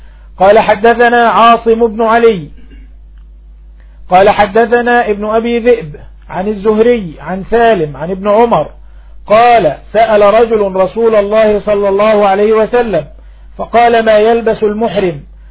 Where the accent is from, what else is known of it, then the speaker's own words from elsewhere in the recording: Egypt; accent: Egyptian; زي ما بنقول في لهجتنا المصرية القبقاب الشبشب